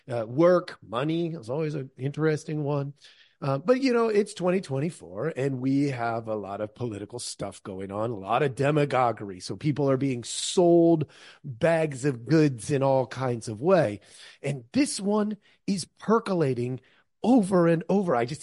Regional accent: United States; I as an American am an immigrant, essentially, because almost all Americans, not all, but of the vast majority of us in America are immigrants in some form or another.

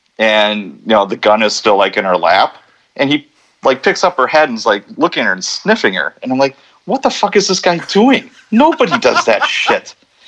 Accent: Chicago, Illinois, United States; But I grew up in Chicago as a kid, and our neighbors, the cops were doing a search warrant

